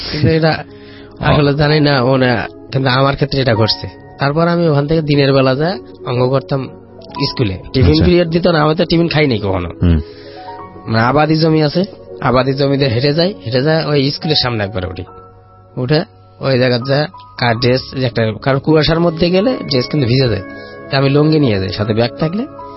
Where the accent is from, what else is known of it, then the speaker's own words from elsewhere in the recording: Gaibandha, Rangpur Division, Bangladesh; আমি গাইবান্ধা থেকে আসছি।